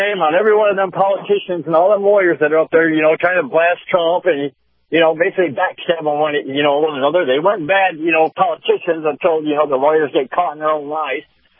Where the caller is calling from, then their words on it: Tampa, Florida, United States; Hey, Captain, this is … from Tampa.